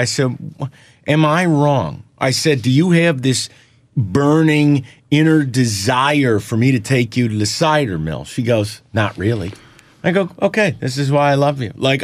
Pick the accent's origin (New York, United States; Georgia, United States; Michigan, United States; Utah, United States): Michigan, United States; Detroit; I'm from Metro Detroit.